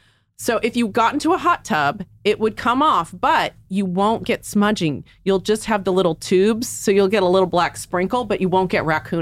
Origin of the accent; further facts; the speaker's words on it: Texas, United States; now in California, United States; Like, I'm from Texas. I was fascinated with the California dream. It sucked me out here.